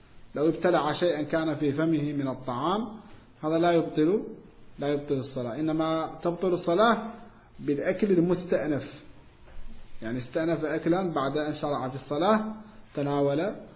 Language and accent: Arabic; Morocco; وهذا يسمى عندنا في المغرب يسمى مساجين الإمام